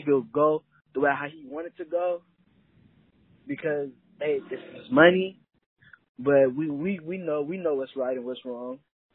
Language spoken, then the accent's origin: English; San Diego, California, United States; I'm from San Diego, California. I attend California Polytechnic University of Pomona.